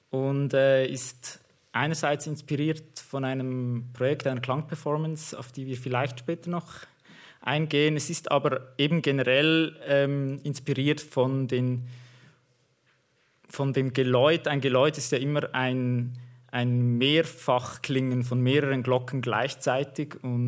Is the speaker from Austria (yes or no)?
no; Obwalden, Switzerland; ich bin im Kanton Obwalden aufgewachsen. Das ist ein Bergkanton, so ein schöner See in der Mitte, umrandet von einer Bergkette. Man ist da wirklich ein bisschen umarmt von Bergen. Darum ist es auch ein bisschen so eine kleine heile Welt für sich, dieser Kanton Obwalden.